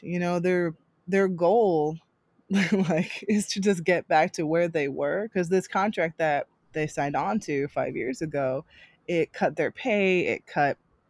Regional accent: New Jersey, United States; now in Philadelphia, United States; I'm not, I'm not from Alabama. I'm from Jersey. I live in Philly.

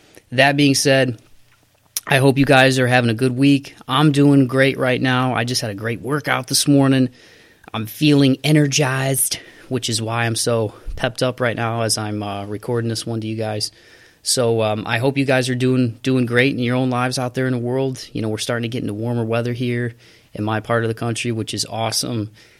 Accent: Toledo, Ohio, United States; that is Mr. Rain Wilder from my hometown of Toledo, Ohio.

